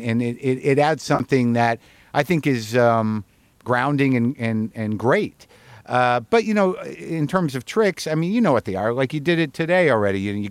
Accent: United States; something about being American where, you know, when these basic sort of freedoms, the freedom to shop, are taken away from us

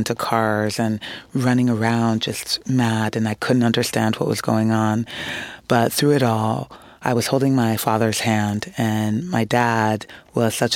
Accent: United States; while I am fully Ghanaian by blood and DNA, since I was raised in the States, when I go back to Ghana, I am essentially an outsider. I still retain language and food

